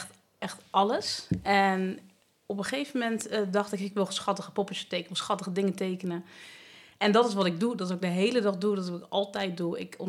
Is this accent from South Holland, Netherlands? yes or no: yes; The Hague, South Holland, Netherlands; Ik ben 37 jaar en ik kom uit Den Haag.